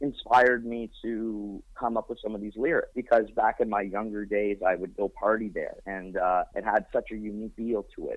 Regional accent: Chesterville, Ontario, Canada; And then we recorded the music video back in my hometown in Chesterville. And it's a small town of about 1,400 people.

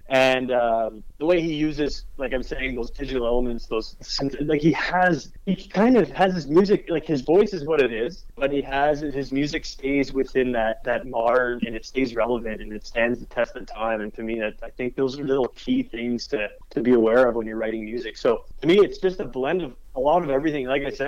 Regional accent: Barrhaven, Ontario, Canada; where we grew up in Barrhaven.

